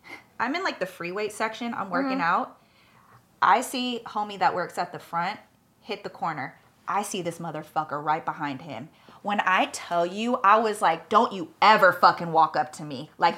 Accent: California, United States; I'm like, yeah, I'm from the Bay. I love the Bay.

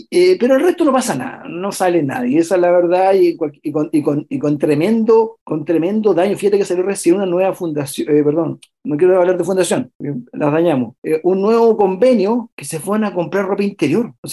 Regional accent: Chile; como chilenos

